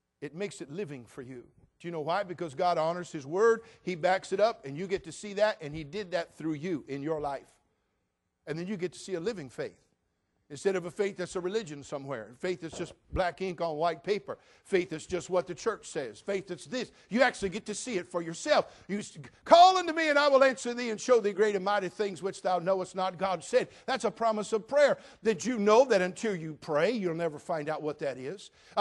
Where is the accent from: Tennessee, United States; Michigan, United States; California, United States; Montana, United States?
California, United States; Now, for an old hippie boy from the 60s, born and raised in California